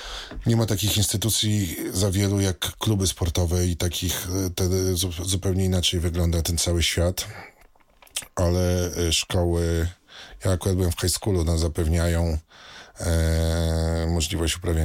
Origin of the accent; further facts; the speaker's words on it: Warsaw, Masovian Voivodeship, Poland; jestem z Warszawy, stąd miłość do Legii